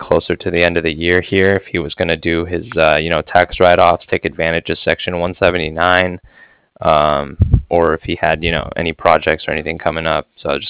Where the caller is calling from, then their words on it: Cardiff, Wales, United Kingdom; And I'm calling from Cardiff.